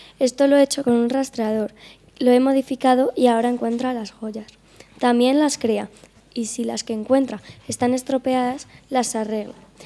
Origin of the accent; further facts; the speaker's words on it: California, United States; Spanish is a second language; moved away as an adult; now in Spain; Soy de California.